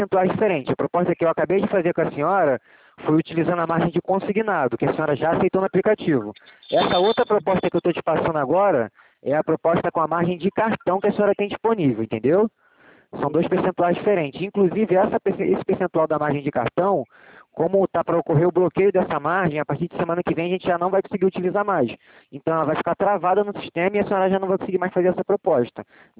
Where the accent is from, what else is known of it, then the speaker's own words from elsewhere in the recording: Rio de Janeiro, Brazil; porque eu também sou aqui do Rio.